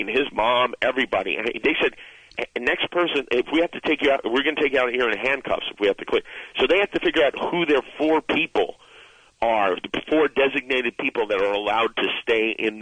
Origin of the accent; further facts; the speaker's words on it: Las Vegas, Nevada, United States; I grew up in Las Vegas, and never could afford to go to any of these fights.